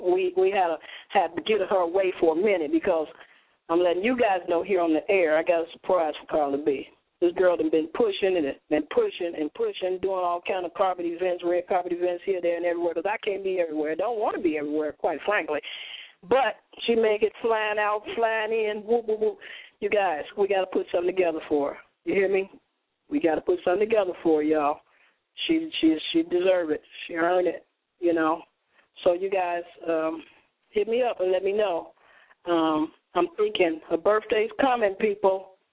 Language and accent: English; Chicago, Illinois, United States; You guys know I'm from Chicago.